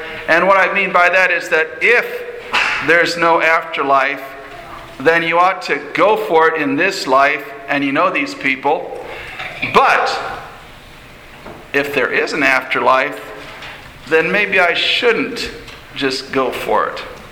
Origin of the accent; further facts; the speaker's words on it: Milan, Illinois, United States; You may have read in last month's newsletter that Sarah and I are local. I'm from Milan, just south of Rock Island.